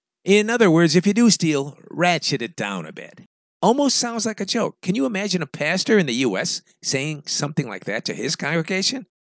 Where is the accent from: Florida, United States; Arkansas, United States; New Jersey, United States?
New Jersey, United States; That's not the way society works where I grew up in New Jersey.